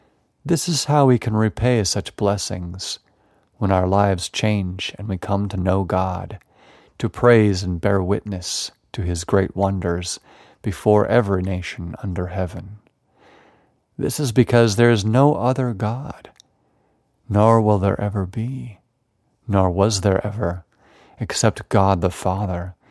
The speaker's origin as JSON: {"language": "English", "country": "Ireland", "said": "had to look up some American slang so I could feel like I could relate to you, being as I am from the Green Island."}